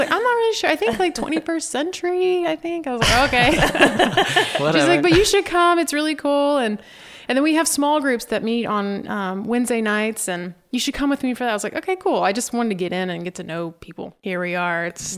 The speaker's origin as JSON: {"language": "English", "region": "Indiana", "country": "United States", "tie": "born or raised there", "moved": "as an adult", "said": "It was a bit of a culture shock growing up in Indiana, moving there right out of high school."}